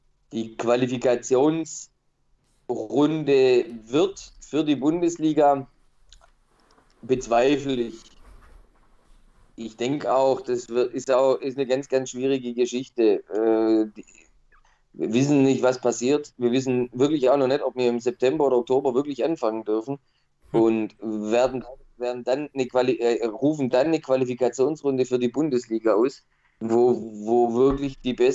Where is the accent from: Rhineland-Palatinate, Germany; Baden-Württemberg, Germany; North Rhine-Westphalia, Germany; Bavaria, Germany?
Baden-Württemberg, Germany; Stuttgart; ich als Stuttgarter